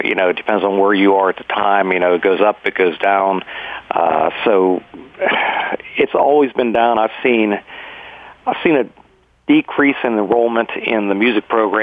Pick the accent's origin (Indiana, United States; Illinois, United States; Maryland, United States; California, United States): California, United States; I grew up in California. So, growing up in California, I'm always invested in the community